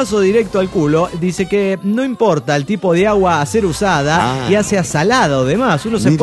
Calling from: Japan; de Naoka, Japón.

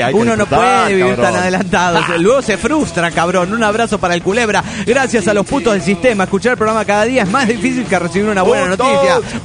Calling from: Ferrara, Emilia-Romagna, Italy; Spanish is a second language; de Ferrara, Italia.

